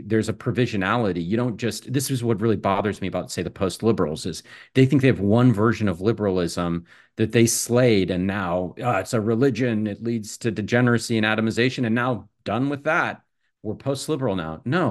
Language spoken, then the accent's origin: English; United States; So, I am an American. I'm working in the United States.